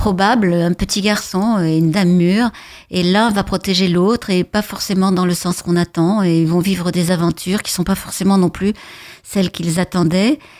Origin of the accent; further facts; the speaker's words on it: Bordeaux, Nouvelle-Aquitaine, France; Je suis née à Bordeaux, j'ai passé les 20 premières années de ma vie.